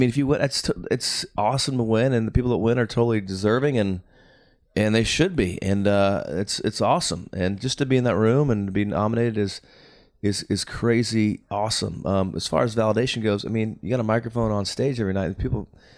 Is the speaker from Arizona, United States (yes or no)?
yes; Phoenix, Arizona, United States; my hometown stations didn't add the song, right, in Phoenix.